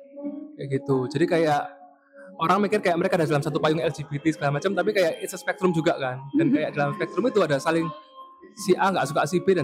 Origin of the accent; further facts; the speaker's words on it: Surabaya, East Java, Indonesia; now in Bali, Indonesia; Saya asli dari Surabaya, tapi sudah 3 tahunan ini tinggal di Bali.